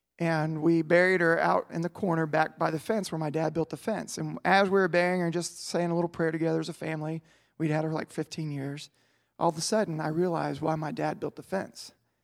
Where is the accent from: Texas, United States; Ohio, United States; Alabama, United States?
Texas, United States; Houston; We grew up in Houston where all the fences were the chain link cyclone metal fence